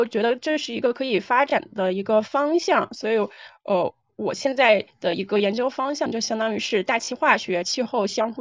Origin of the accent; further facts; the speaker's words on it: Jiangxi, China; moved away as an adult; 因为我老家是在江西，就每天都是蓝天白云、青山绿水